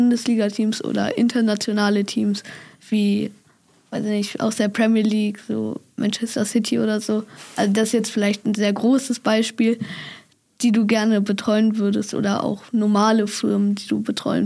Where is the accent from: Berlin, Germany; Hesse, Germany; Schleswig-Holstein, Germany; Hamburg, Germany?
Hamburg, Germany; ich komme ja aus Hamburg